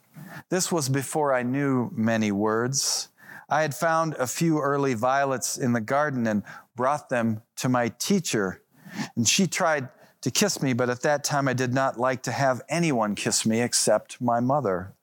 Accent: Boulder, Colorado, United States; So in my hometown of Boulder, I go to one of those hardware stores that welcomes dogs.

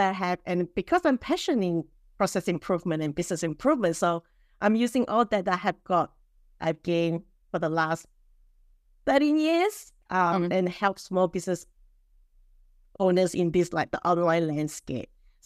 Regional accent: Melbourne, Victoria, Australia; I'm from Melbourne and online business manager.

